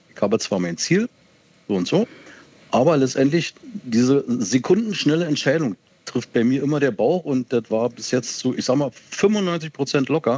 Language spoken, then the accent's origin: German; East Germany, Germany; Nur bei uns in der DDR war das so, in der Schule, du musstest dich in der 8. Klasse mit 14 Jahren oder 16 entscheiden, was mache ich beruflich.